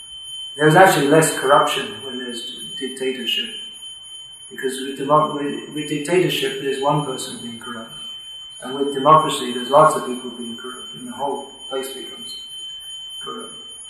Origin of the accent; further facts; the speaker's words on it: Ireland; I'm Irish and proud of it.